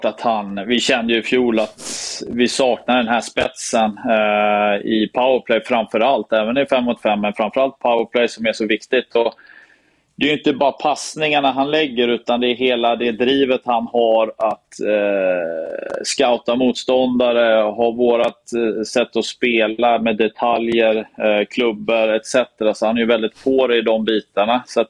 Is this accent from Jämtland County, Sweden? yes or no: yes; Åre, Jämtland County, Sweden; born there; Jag är ju född i Åre. Jag har en mamma som är från Stockholm, så jag är halva släkten därifrån. Pappa är uppvuxen i Kungsbacka, så att, och bott i Göteborg i, vad det nu är, över 20 år.